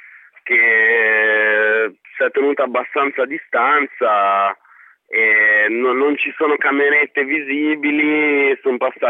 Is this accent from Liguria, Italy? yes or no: yes; Genoa, Liguria, Italy; Io poi personalmente sono di Genova